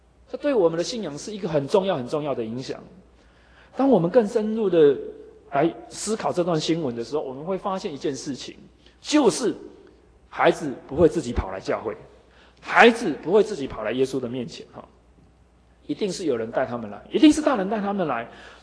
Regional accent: Keelung, Taiwan; 我小时候住在基隆

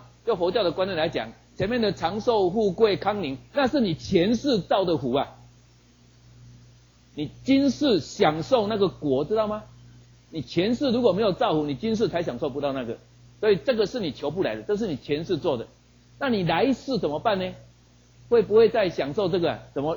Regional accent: Taiwan; 我们台湾人，我们台湾人在过年的时候，在求福的时候

